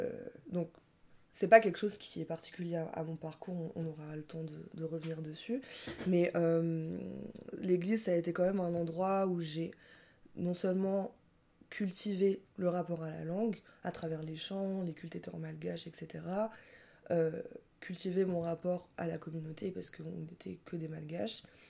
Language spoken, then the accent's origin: French; Madagascar; on est malgache, mais c'est quoi notre histoire ?» On a tous des parents qui ont connu des parcours migratoires.